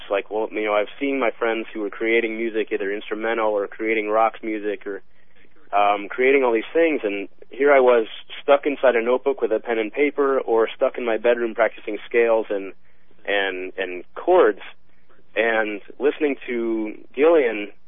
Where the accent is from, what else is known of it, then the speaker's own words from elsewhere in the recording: St. Louis, Missouri, United States; I grew up in St. Louis.